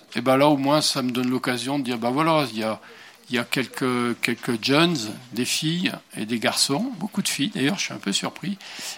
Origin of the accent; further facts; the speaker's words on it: Firminy, Auvergne-Rhône-Alpes, France; born there; Je suis né à Firminy et j'enseigne à l'université ici à Saint-Thé, comme on dit.